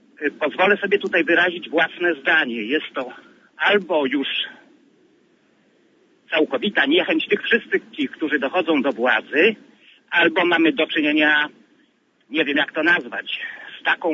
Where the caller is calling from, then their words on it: Gdańsk, Pomeranian Voivodeship, Poland; jestem z Gdańska.